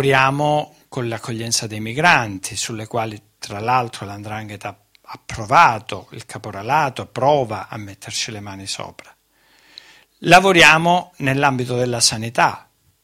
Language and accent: Italian; Calabria, Italy; Vedete, non è assolutamente vero che la mia terra è una terra omertosa. È una terra di uomini valorosi ed è una terra fatta di imprenditori coraggiosi.